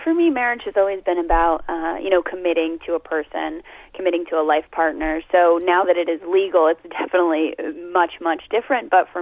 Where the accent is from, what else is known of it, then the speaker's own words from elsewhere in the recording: the South, United States; And I'm from the South. I wasn't making up a mom voice.